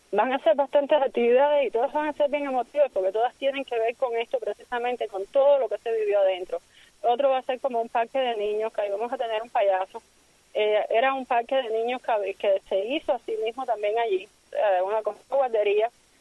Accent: Cuba; moved away; tenemos que recordar que todos somos cubanos. No importa en el año que hayamos llegado

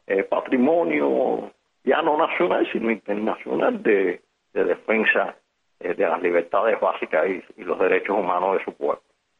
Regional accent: Cuba; nosotros como cubanos

